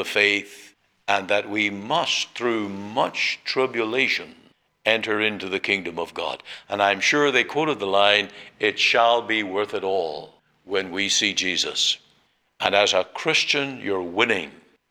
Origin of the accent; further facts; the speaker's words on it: Omaha, Nebraska, United States; when I went to the Free Presbyterian Church in Omaha, in my hometown, that I was cared for